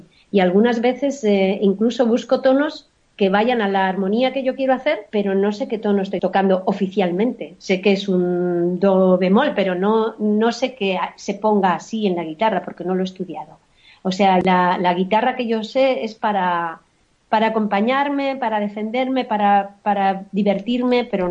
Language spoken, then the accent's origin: Spanish; Sabiñánigo, Aragon, Spain; Pues también en mi pueblo, en Sabiñánigo, en el Pirineo Aragonés. cuando era pequeña.